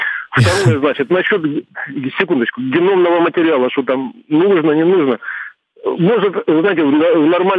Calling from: Donetsk Oblast, Ukraine; Я из Донецкой области звоню вам.

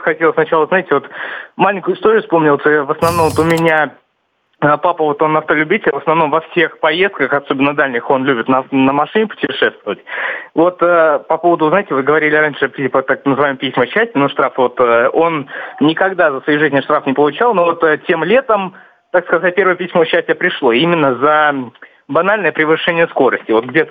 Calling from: Saint Petersburg, Russia; я из Санкт-Петербурга.

